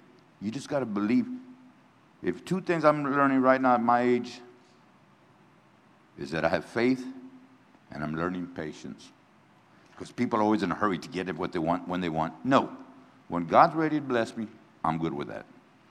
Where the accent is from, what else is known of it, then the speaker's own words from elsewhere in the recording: New Braunfels, Texas, United States; now in San Antonio, United States; And it's funny because I'm from New Braunfels.